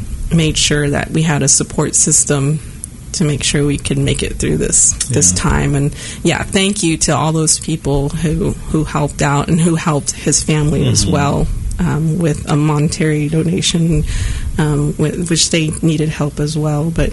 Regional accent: New Mexico, United States; I'm far away from New Mexico. He was far away from Arizona. And we developed these family type relationships, mm-hmm. even though we may not be from the same tribes. You know, you're yeah. Lakota, I'm Pueblo

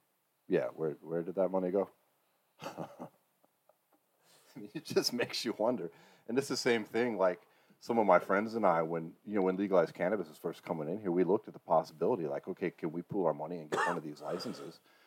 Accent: Colorado, United States; Like, I come from Colorado. You want to open a fucking pawn shop in Colorado, you fucking go open a pawn shop.

